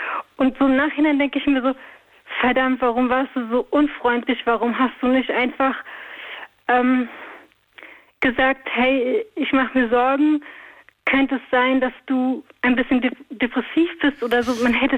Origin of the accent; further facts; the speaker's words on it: Berlin, Germany; Und ich komme ja aus Berlin.